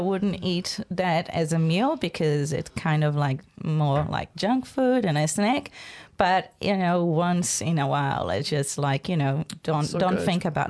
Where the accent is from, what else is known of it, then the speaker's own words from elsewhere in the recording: Brazil; And also the fact that I'm from Brazil, and I was just talking to a Brazilian friend, and it's been a long, long time since I've been home.